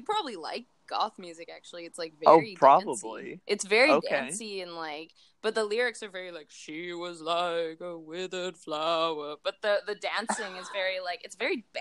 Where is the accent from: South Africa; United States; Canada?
Canada; Vancouver, British Columbia; I'm an artist from Vancouver, Canada